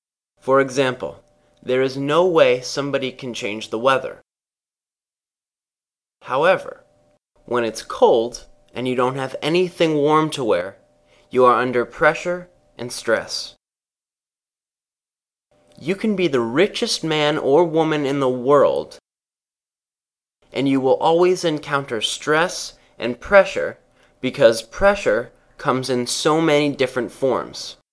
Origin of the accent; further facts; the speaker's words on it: Haiti; When I was growing up in Haiti, I didn't really face a lot of pressure or stress.